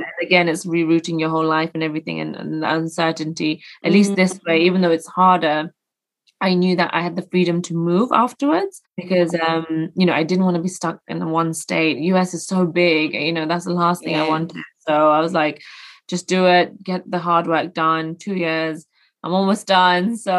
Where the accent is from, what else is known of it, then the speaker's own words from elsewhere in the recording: United Kingdom; Even though I'm British, I had to do that as well.